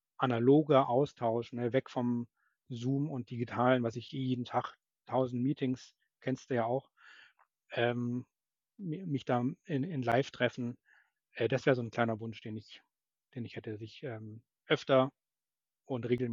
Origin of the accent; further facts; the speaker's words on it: Munich, Bavaria, Germany; now in Hamburg, Germany; ich komme aus München und bin jetzt in Hamburg